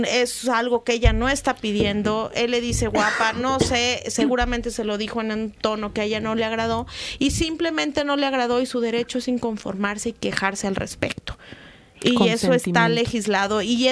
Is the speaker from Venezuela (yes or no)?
no; Mexico; somos como mexicanos bien pinches.